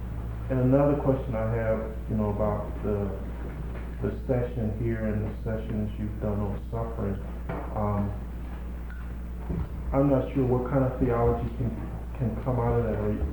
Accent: Kansas City, Missouri, United States; No, well, I grew up in Kansas City, but my parents and all of my relatives were from Texas.

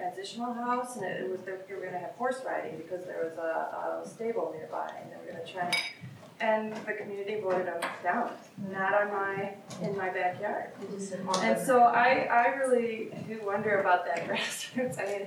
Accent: Minnesota, United States; But, you know, I'm from Minnesota, and just recently there have been two examples of one in Minneapolis

